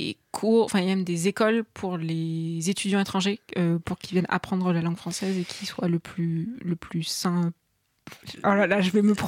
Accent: Tours, Centre-Val de Loire, France; Moi, je viens de Tours.

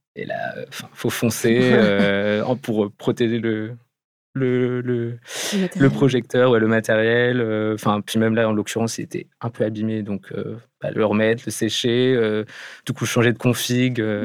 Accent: Pays de la Loire, France; Enfin, moi, je viens de Vendée, donc j'ai fait le conservatoire en Vendée, à Rennes.

